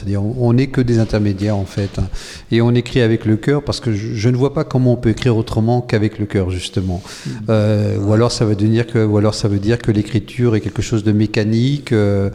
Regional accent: Le Mans, Pays de la Loire, France; born there; je suis originaire du Mans. Enfin, je suis né au Mans, donc je suis un Sartois pur souche.

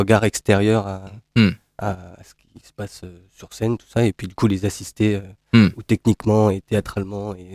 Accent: Nantes, Pays de la Loire, France; ça va faire 3 ans que je suis revenu dans ma ville natale à Nantes.

